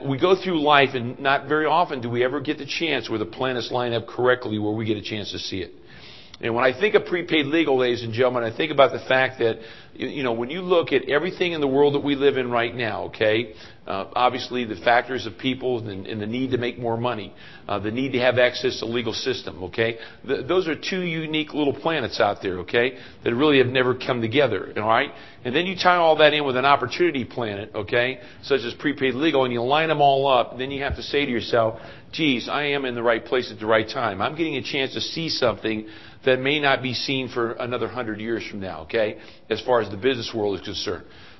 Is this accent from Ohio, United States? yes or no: yes; Ohio, United States; kind of like taking me back to my hometown in Ohio, where there was, you know, I grew up in a little village